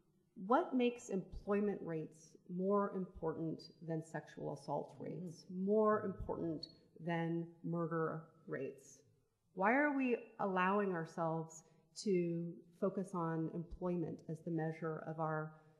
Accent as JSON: {"language": "English", "town": "Berkeley", "region": "California", "country": "United States", "said": "where I come from in Richmond, I come from Berkeley, but in Richmond, California"}